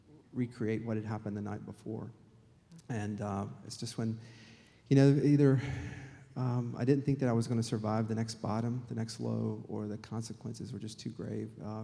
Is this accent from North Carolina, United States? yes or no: yes; Asheville, North Carolina, United States; I grew up outside of Asheville, North Carolina, in a dry home.